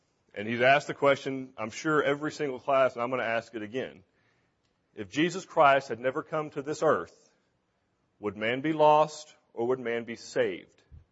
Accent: Montgomery, Texas, United States; now in Magnolia, United States; I'm originally from Montgomery, Texas.

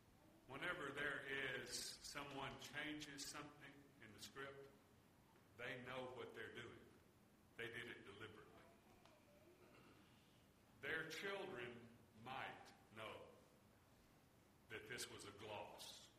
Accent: Mississippi, United States; I grew up in the South, in the Mississippi Delta, and I've seen massive cotton fields that are just snow white, ready to be picked.

